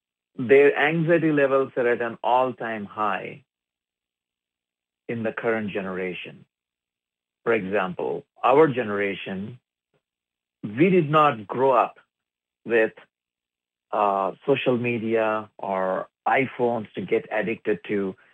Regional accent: India; I'm originally from India.

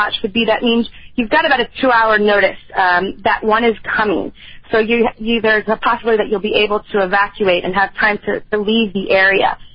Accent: El Segundo, California, United States; I actually grew up in El Segundo in the South Bay area.

